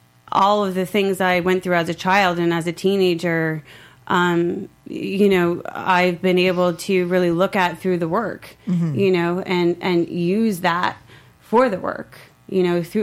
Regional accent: Omaha, Nebraska, United States; Yeah, so I grew up in Omaha, Nebraska, and I definitely didn't fit in at all.

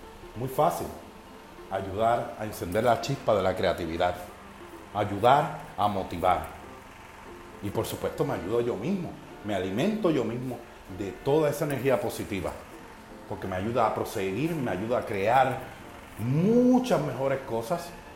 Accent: Guaynabo, Puerto Rico; soy de Puerto Rico, de Guaynabo

